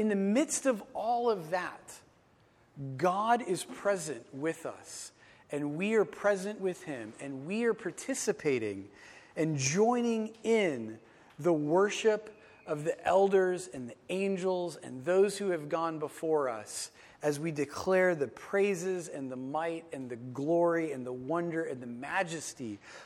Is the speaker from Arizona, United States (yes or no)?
yes; Arizona, United States; moved away; So one of the things that I miss from growing up in Arizona, along with missing the dry heat, which I never thought I would miss, but now I officially miss the dry heat.